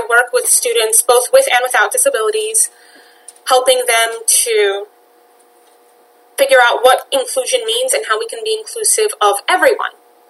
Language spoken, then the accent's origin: English; New York City, New York, United States; So, I grew up in New York City with a visible physical disability.